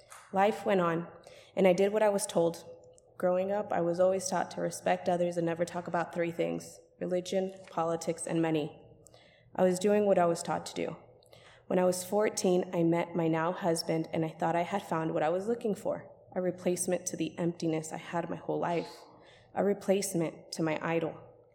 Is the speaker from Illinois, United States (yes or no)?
no; Los Angeles, California, United States; I was born in Los Angeles, California. My parents divorced when I was 7 and I grew up with my father.